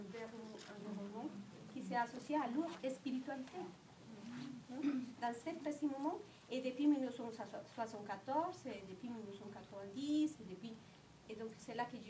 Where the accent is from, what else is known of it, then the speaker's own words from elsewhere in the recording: Colombia; now in France; j'ai resté paralysée parce que je venais d'arriver de Colombie, ma vision c'est une autre, non?